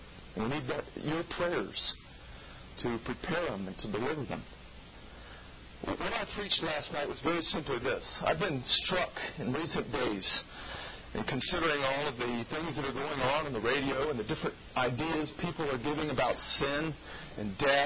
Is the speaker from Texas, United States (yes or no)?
yes; Texas, United States; I know Texans would claim that. I come from Texas.